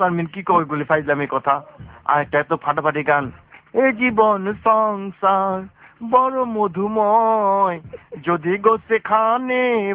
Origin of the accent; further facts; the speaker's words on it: Dhaka, Dhaka Division, Bangladesh; আমরা পুরান ঢাকার পোলাতে